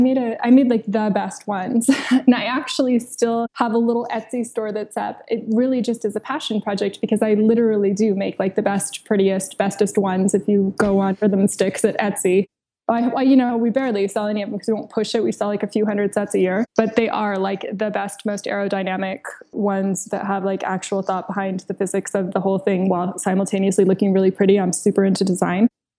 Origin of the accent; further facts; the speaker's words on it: San Diego, California, United States; they were a San Diego band, and I grew up in San Diego.